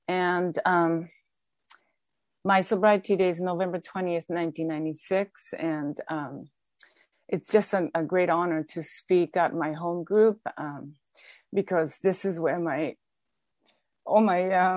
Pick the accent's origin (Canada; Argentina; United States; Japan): Japan; moved away; I was born and raised in Japan, and I just really needed to get out of Japan because Japan was my problem.